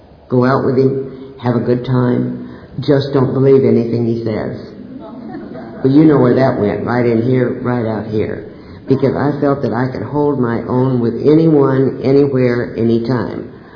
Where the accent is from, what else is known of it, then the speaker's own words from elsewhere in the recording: Denver, Colorado, United States; I grew up in Denver. I grew up with wonderful parents, two brothers.